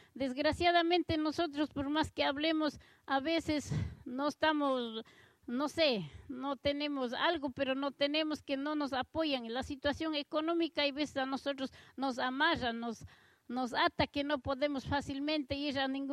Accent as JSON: {"language": "Spanish", "region": "Chimborazo", "country": "Ecuador", "said": "soy del Ecuador, soy de la provincia del Chimborazo"}